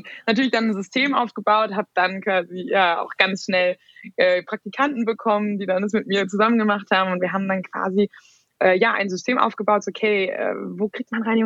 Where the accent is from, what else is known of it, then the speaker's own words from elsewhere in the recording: Frankfurt, Hesse, Germany; ich komme aus Frankfurt und hatte irgendwie gedacht, ich werde Bankerin.